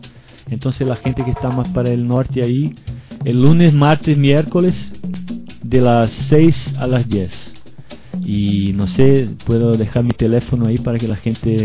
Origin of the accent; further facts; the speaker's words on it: Florianópolis, Santa Catarina, Brazil; Spanish is a second language; Del sur de Brasil, de una ciudad que se llama Florianópolis, Isla de Santa Catarina.